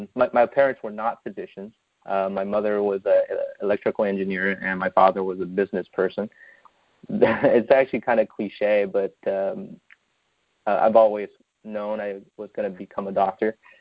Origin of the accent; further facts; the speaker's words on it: Harbin, Heilongjiang, China; I grew up in a city called Harbin, China, and it's spelled H-A-R-B-I-N. It's the biggest city in northeast China.